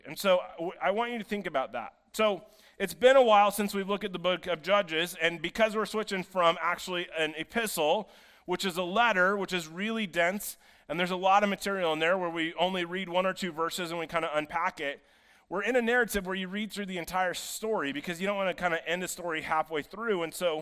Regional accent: Iowa, United States; I grew up in Iowa. I like meat, you know.

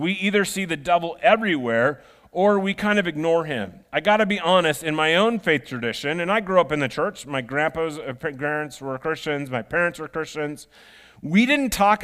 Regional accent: Iowa, United States; Well, I was from Iowa. We didn't really have stinging nettles

